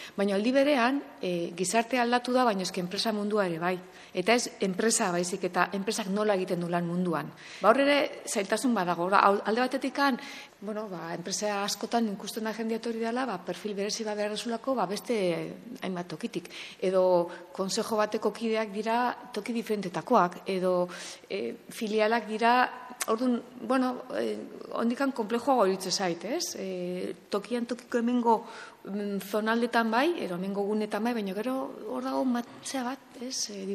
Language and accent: Basque; Basque Country, Spain; gu euskalduna gara, baina baina gaude munduan, ez? Eta mundu hortan naturaltasunekin, ba, hiru edo frantsesa, euskara eta gaztelera gure hizkuntzak bezala, eta ingelesa beharrezko zerbait ere